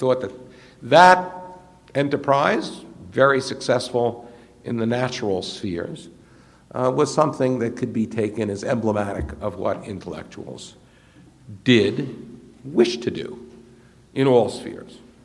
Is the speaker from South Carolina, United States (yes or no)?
no; Brooklyn, New York, United States; Long ago, I was a bookish lad growing up in Brooklyn